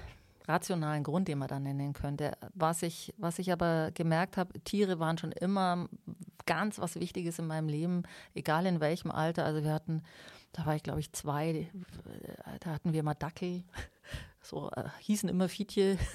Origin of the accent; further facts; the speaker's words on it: Bavaria, Germany; Ich bin ja bei meiner Großmutter aufgewachsen hier im Oberallgäu